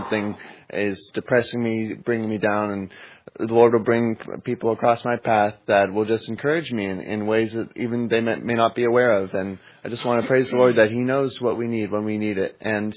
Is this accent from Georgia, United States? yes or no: yes; Acworth, Georgia, United States; from Ackworth, Georgia.